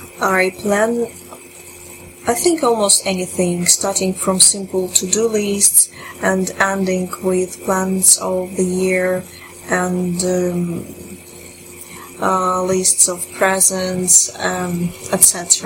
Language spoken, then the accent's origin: English; Russia; English is a second language; I'm from Russia.